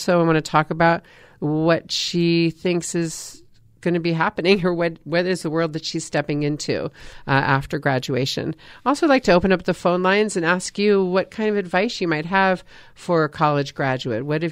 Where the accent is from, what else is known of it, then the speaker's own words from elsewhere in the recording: California, United States; who was from Los Angeles and I was from the Bay Area.